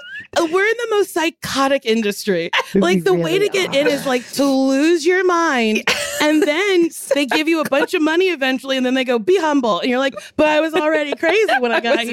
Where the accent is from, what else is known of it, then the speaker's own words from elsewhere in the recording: Lincroft, New Jersey, United States; from Lincroft, New Jersey, and I like pie.